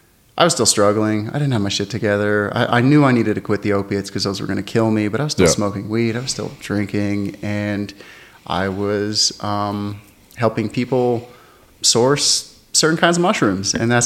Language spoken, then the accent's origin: English; Florida, United States; also born or lived in Flagstaff, Arizona; I'm from Florida. I've lived in a lot of places, but I went back to Florida to try to get my stuff together.